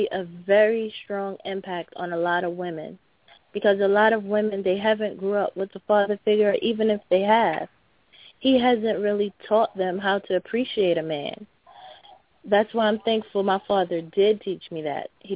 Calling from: Brooklyn, New York, United States; I'm calling from Flatbush, Brooklyn.

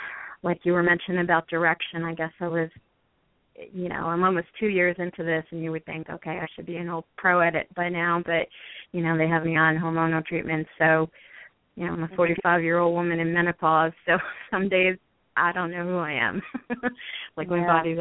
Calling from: New Jersey, United States; I'm calling from New Jersey.

